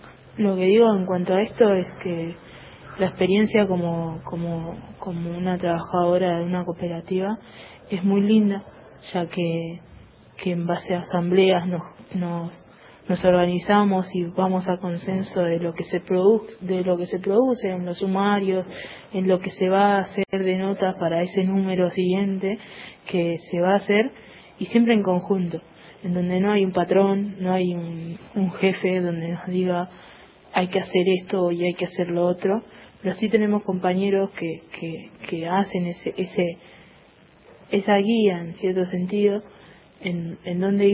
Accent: Buenos Aires, Argentina; Soy de Villa Soldati, en barrio Fátima. El simple hecho de vivir y tener un domicilio en una villa ya te acondiciona a qué trabajo, y directamente la dirección a qué no trabajo, ¿no?

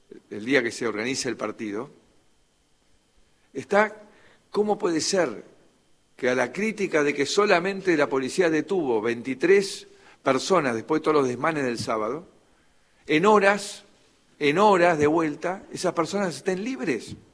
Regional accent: Argentina; forma que tenemos los argentinos de vincularnos

